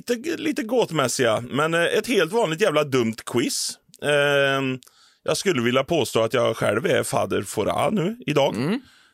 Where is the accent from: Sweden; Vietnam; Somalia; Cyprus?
Sweden; Trollhättan, Västra Götaland County; born there; accent: Trollhättan; Min pappa är född i Uddevalla och kom till Trollhättan och jag är född i Trollhättan. Så någonstans där, jag vet inte om jag har tillverkat min egna dialekt där jag antagligen är trollhättemålig